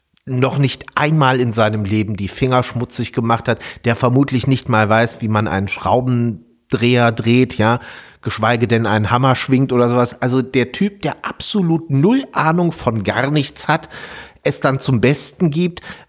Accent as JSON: {"language": "German", "town": "Meerbusch", "region": "North Rhine-Westphalia", "country": "Germany", "said": "wir kommen ja hier aus Meerbusch, sind ja direkt bei Düsseldorf."}